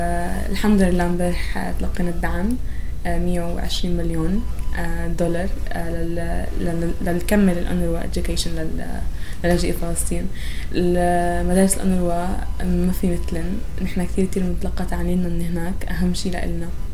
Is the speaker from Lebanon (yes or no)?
yes; Burj al-Barajneh, Mount Lebanon, Lebanon; أنا من مخيم برج البراجنية. مدرستي اسمها مدرسة جلود.